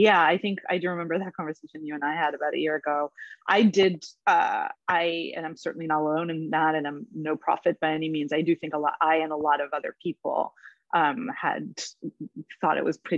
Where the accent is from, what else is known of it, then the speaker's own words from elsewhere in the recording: Israel; probably having to do with growing up in Israel and with all of the criticism that I have of the Israeli government and military